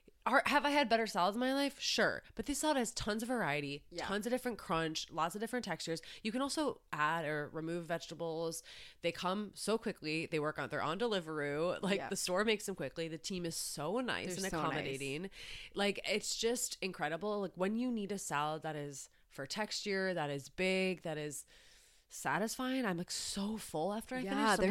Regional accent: Wisconsin, United States; I'm from Wisconsin, so I always feel like everything I think is mean.

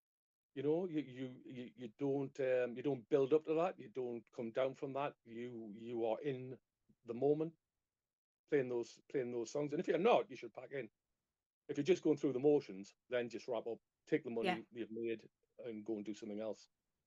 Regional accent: North East England, United Kingdom; I think that was just from maybe being the Geordie boys

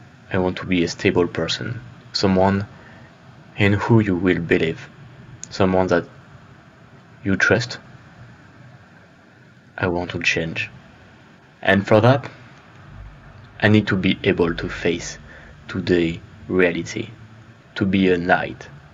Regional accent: France; English is a second language; So as you know, I'm not an English speaker. I come from France.

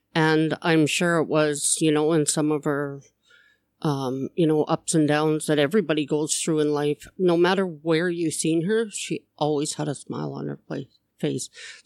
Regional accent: North Battleford, Saskatchewan, Canada; born there; So that's actually, I was born in North Battleford. I was away till I was 15 and came back.

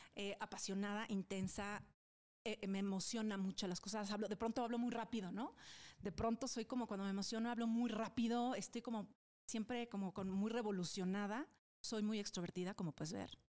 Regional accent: Mexico City, Mexico; crecí, nací en México, en Ciudad de México. Toda la vida no he salido de aquí.

